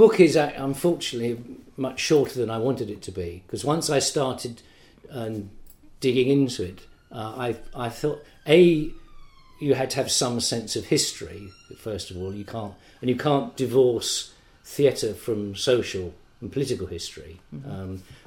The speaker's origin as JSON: {"language": "English", "country": "United Kingdom", "said": "I mean, it's my culture in the sense that I'm British and it's part of British culture"}